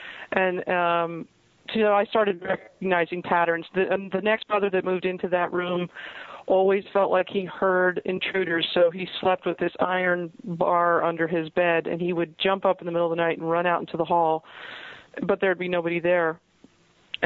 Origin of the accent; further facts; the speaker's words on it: Huntington, New York, United States; Yeah, I was born and raised in Huntington.